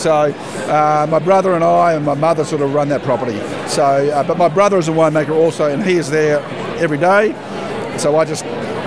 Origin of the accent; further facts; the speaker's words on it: South Australia, Australia; I'm Australian. I grew up in the Barossa Valley in South Australia.